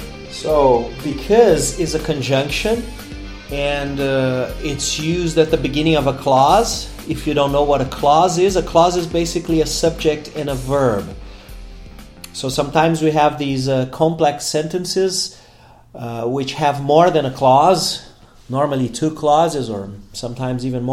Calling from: Porto Alegre, Rio Grande do Sul, Brazil; English is a second language

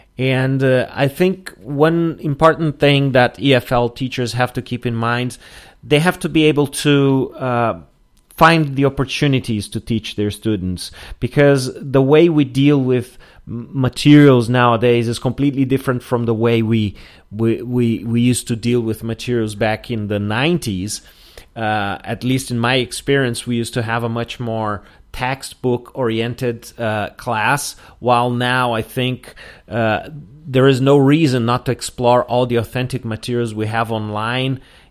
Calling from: Porto Alegre, Rio Grande do Sul, Brazil; English is a second language

